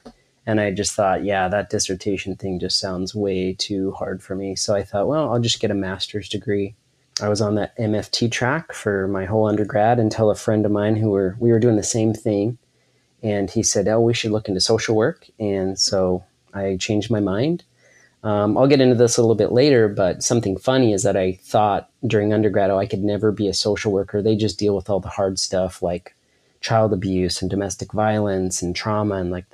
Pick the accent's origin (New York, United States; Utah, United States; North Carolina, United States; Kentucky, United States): Utah, United States; Salt Lake City; Okay. Yeah, so I grew up in Utah in the Salt Lake City area.